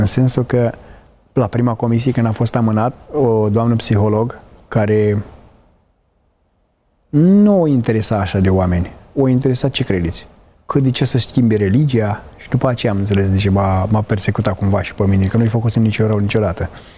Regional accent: Grăjdana, Buzău County, Romania; de la Grăjdana și am venit și eu la biserică.

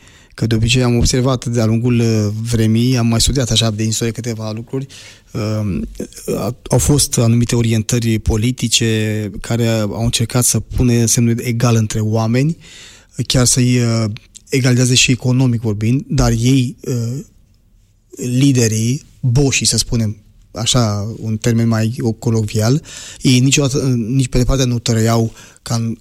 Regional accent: Romania; Adică, am spus și cu alte ocazii, eu sunt... creștin-adventist român, nu sunt român creștin-adventist.

